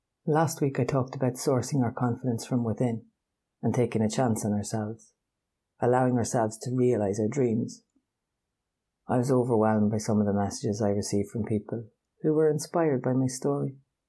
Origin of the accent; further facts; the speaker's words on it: Ireland; a village a bit out the road from my hometown in Ireland